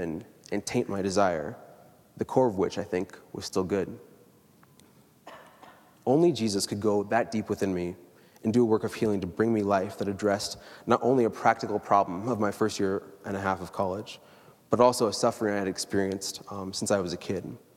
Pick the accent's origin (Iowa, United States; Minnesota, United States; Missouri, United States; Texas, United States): Iowa, United States; I was raised in Iowa. I went to a small Catholic school, only 36 students in my graduating class. And I was the only black student in the 7th through 12th grades.